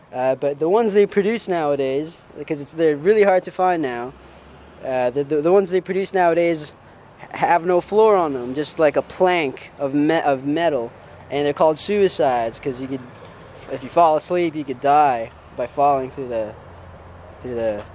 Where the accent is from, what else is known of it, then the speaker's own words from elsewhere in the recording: Ontario, Canada; I don't know where I'm from, but I was raised in Ontario.